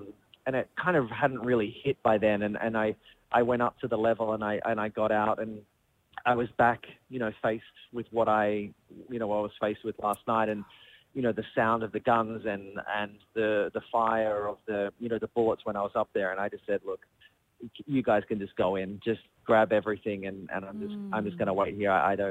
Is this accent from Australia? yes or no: yes; Australia; I'm Australian.